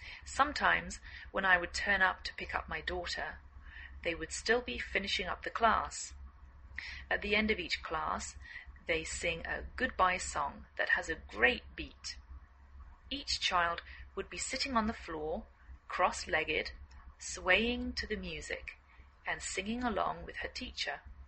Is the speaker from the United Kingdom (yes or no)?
yes; England, United Kingdom; now in United States